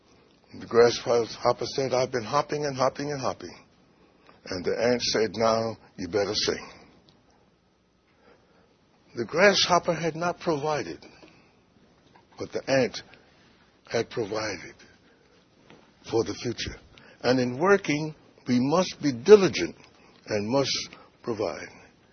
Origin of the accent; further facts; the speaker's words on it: New York City, New York, United States; born there; moved away; You see, I was born in New York City. We didn't see many ants and that sort of thing. Then when I came down here